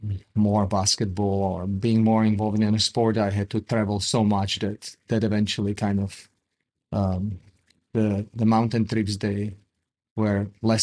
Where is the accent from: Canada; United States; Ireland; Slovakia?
Slovakia; So I grew up in Slovakia, having wonderful parents and wonderful grandparents, being surrounded by beautiful nature, by amazing native culture, great singing, very athletic folk dance. By great nature, I mean a lot of mountains, a lot of lakes